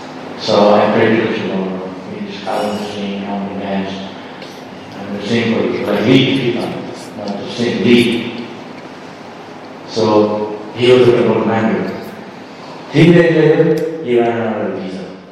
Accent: India; we are from India, we don't know what snow is.

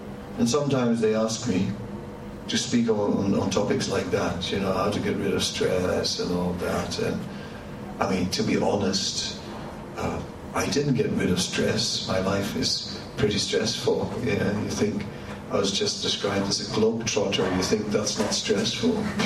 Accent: Amsterdam, North Holland, Netherlands; English is a second language; So there are many things, many ways, and I'm from Amsterdam and there is another type.

